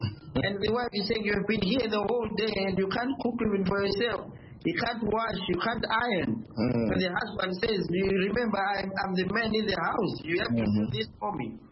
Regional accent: Zimbabwe; the roles that we grew up in the Zimbabwean culture

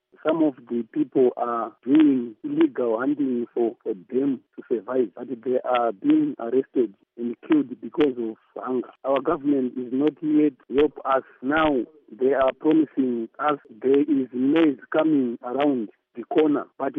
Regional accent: Gokwe, Midlands, Zimbabwe; from Gokwe, Kavini constituency, Chief Sinchembo, Ward 3 to Vumba.

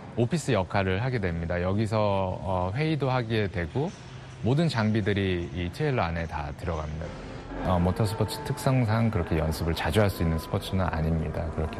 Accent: South Korea; now in United States

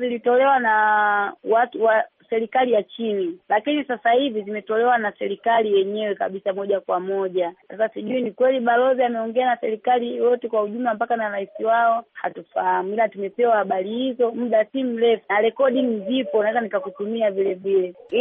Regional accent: Tanzania; Mimi sinaishi Mozambiki, nafanya biashara Mozambiki, mimi ni Mtanzania.

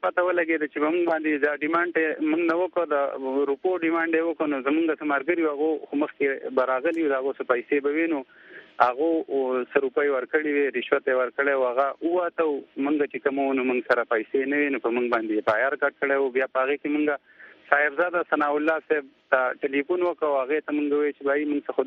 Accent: Khyber Pakhtunkhwa, Pakistan; مونږ د کی پی کی خیبر پختونخوا اپر دې سره تعلق ساتو.

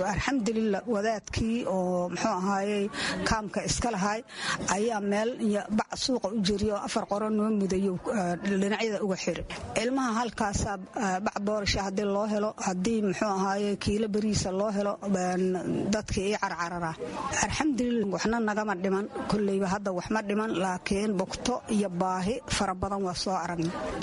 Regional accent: Janaale, Lower Shabelle, Somalia; waxaan ka soo barakacay meel la yiraa Janaale

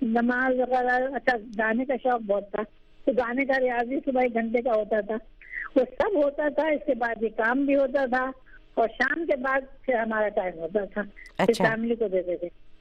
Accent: Mumbai, Maharashtra, India; میں تو بامبے سے ہوں. کچھ ہم لوگ رہے تو بامبے میں, تو my mother family was from Iran and my father was from Indian, south in Hyderabad, India type.

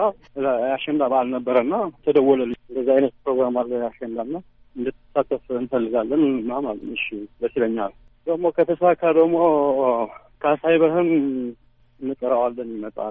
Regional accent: Asmara, Maekel, Eritrea; እኔ አስመራ ተወልጄ ነው ያደግኩት።

